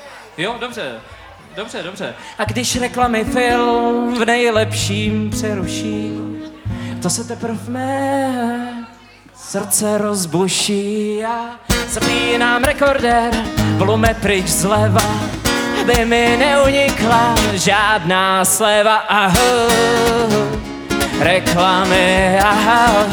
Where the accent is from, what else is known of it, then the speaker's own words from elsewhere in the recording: Ledenice, South Bohemian Region, Czechia; Já jsem z Českých Budějovic, respektive z Ledenicu Českých Budějovic